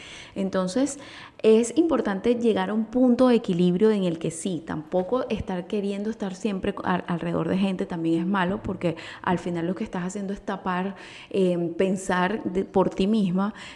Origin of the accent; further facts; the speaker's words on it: Venezuela; estando acá en Venezuela, en los últimos años hemos pasado como venezolanos muchos temas de migración.